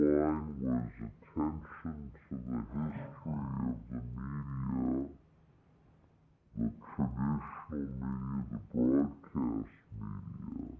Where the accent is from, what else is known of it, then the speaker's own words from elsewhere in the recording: Poland; 10 years ago in my country, I'm from Poland.